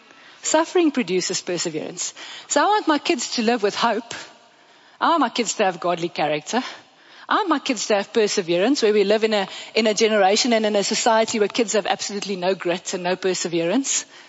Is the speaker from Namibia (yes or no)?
yes; Namibia; moved away; now you must know we came from Namibia where they played 4 hockey matches in the year and then the season's over because there's only 4 schools on the coast.